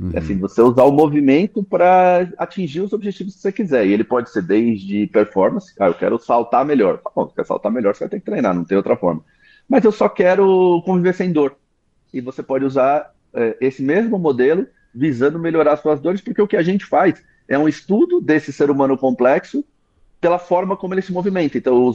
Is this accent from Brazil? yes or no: yes; São Paulo, Brazil; Eu estou quase um cidadão do mundo, mas hoje eu sou de São Paulo.